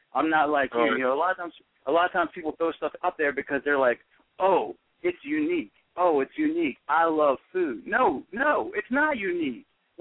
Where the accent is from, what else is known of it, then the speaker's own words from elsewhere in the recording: the South, United States; I was raised in the South, and I still live in the South.